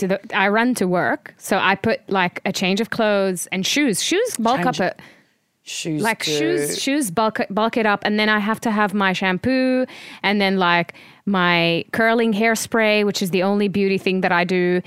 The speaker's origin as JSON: {"language": "English", "country": "Jordan", "tie": "born or raised there", "said": "We didn't have trains growing up in Jordan. I didn't know about fucking etiquette."}